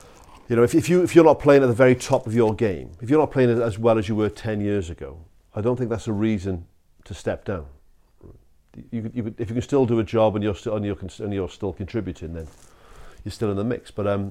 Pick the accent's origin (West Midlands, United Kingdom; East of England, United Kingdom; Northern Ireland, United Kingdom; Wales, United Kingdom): Wales, United Kingdom; as a Welsh fan and a Welsh person, I hope Eddie Jones stays in the job